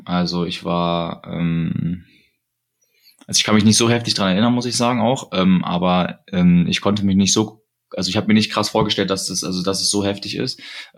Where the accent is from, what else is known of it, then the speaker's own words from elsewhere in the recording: Essen, North Rhine-Westphalia, Germany; Also ich bin 27 Jahre alt, ich bin ursprünglich Essener.